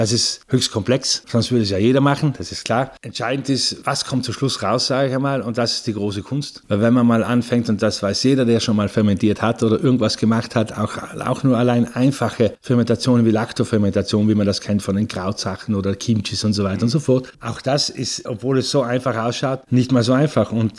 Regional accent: Trentino-Alto Adige, Italy; bei uns in Südtirol, wir sind die einzige Provinz in ganz Italien

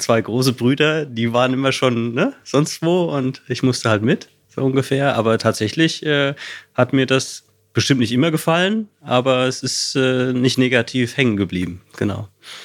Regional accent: Hesse, Germany; Aus dem Taunus.

